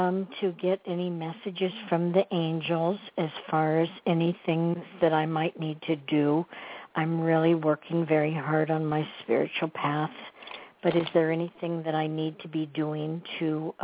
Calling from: Florida, United States; I'm calling from Florida.

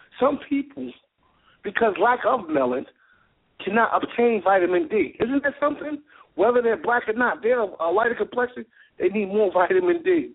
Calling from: Houston, Texas, United States; I'm calling from Houston.

